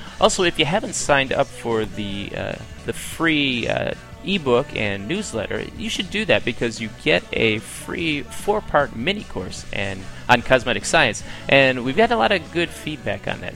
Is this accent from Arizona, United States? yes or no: no; Chicago, Illinois, United States; It's right here in my hometown of Chicago.